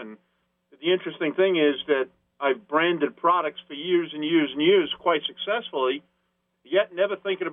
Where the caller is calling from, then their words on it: Westbury, New York, United States; from Westbury